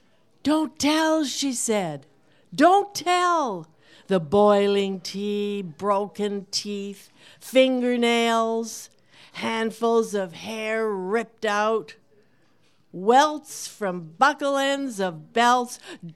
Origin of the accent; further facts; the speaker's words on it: Ontario, Canada; I'm Canadian too, and I grew up in Ontario.